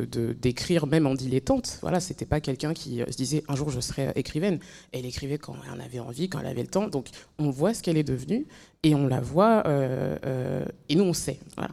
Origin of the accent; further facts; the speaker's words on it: France; Moi, naïvement, en tant que Française